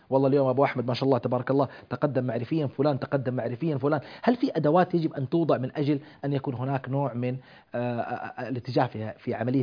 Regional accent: Jeddah, Makkah Province, Saudi Arabia; بالمناسبة عندنا في جدة مكتبة الملك فهد العامة

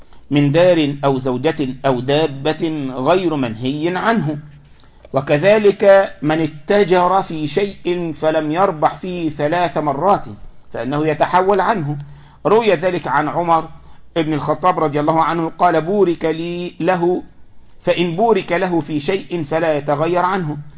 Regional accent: Egypt; عندنا في مصر يقول لك كده، صاحب بالين كذاب وصاحب ثلاثة منافق

